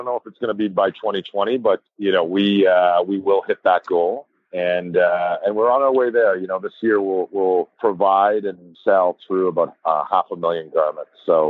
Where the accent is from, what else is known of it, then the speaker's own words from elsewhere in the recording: Toronto, Ontario, Canada; now in Vancouver, Canada; I love the West Coast. I'm born and bred in Toronto, Scarborough, but you know, we really love living out here now.